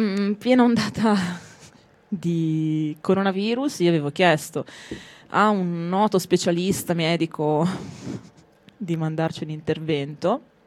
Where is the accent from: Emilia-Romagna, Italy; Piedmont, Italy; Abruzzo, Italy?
Emilia-Romagna, Italy; Ferrara; Io sono ferrarese.